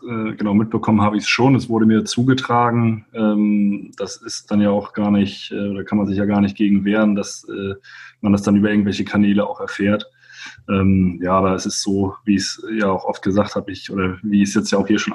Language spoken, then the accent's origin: German; Preetz, Schleswig-Holstein, Germany; born there; Und dann wurde ich in Preetz geboren.